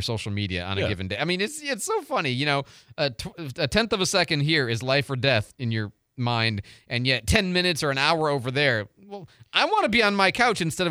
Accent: Chicago, Illinois, United States; See, I grew up in Chicago is where I learned to drive.

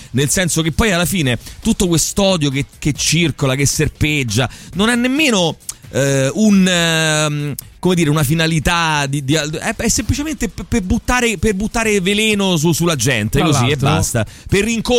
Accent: Rome, Lazio, Italy; però quando sentiamo di luoghi comuni sui romani, giustamente ci incazziamo da romani, no?

